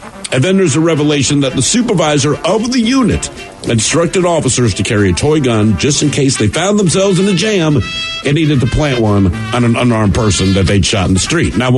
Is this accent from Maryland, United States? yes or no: yes; Baltimore, Maryland, United States; That's my hometown, by the way. Wow. Yep, Baltimore City.